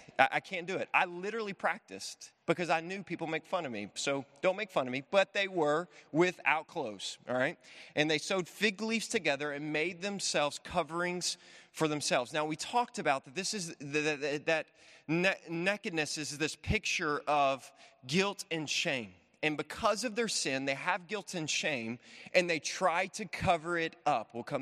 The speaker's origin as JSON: {"language": "English", "town": "Memphis", "region": "Tennessee", "country": "United States", "said": "Now, I'm well aware I'm from Memphis, Tennessee. And because I'm from Memphis, Tennessee, I say naked really funny."}